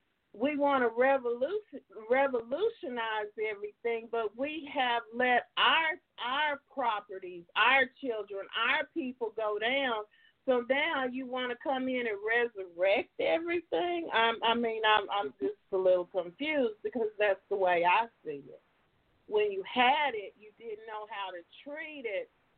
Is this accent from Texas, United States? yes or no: yes; Dallas, Texas, United States; now in Houston, United States; Originally, I am from the Big D, Dallas, Texas. I've only been in Houston about 18, 19 years